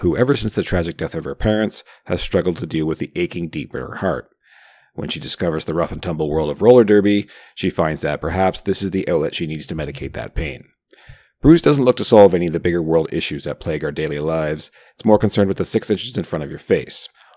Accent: Campbell River, British Columbia, Canada; born there; I was born on Vancouver Island.

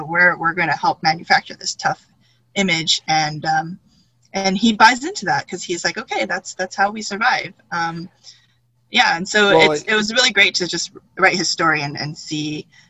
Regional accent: Los Angeles, California, United States; I grew up in East LA where I set the book

